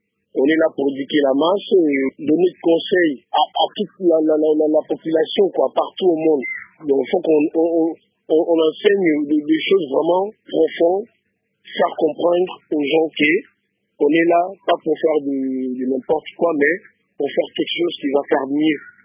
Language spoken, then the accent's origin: French; Kinshasa, DR Congo; C'est pas comme on est congolais, il faut qu'on frappe juste chez nous, à Kinshasa.